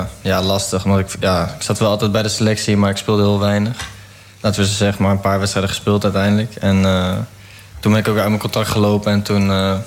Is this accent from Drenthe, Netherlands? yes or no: no; Wijchen, Gelderland, Netherlands; het is wel gewoon waar ik ben opgegroeid.